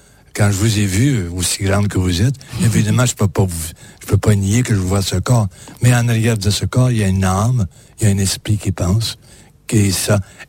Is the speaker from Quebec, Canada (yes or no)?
yes; Quebec, Canada; Ah mais dis donc, je suis du Québec évidemment.